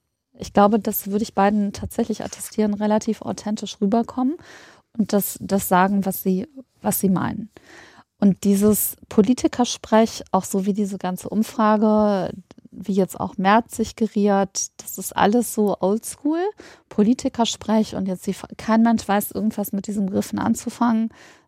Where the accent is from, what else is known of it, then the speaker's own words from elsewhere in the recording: North Rhine-Westphalia, Germany; Also so Ruhrpott-Slang. Ich komme aus der Nähe des Ruhrgebiets.